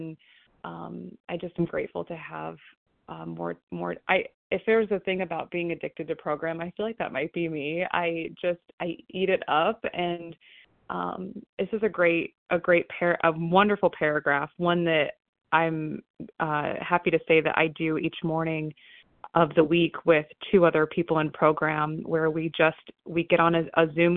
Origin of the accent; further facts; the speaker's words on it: Ohio, United States; I'm from Ohio.